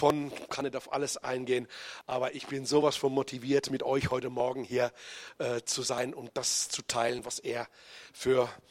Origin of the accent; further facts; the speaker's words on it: Bensheim, Hesse, Germany; ich komme also hier aus der Gegend eigentlich. Ich bin Bensheim Schwanheim aufgewachsen, ging in der Geschwister-Scholl-Schule zur Schule und bin dann auch hier zum Glauben gekommen. Ich komme also aus nicht kirchlichem, christlichen Familienumfeld.